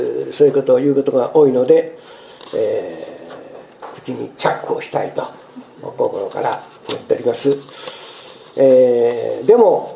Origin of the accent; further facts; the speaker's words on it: Tanba-Sasayama, Hyogo, Japan; 昭和12年生まれの兵庫県の丹波篠山の田舎で生まれ育って今日までよたれたしながら歩んできました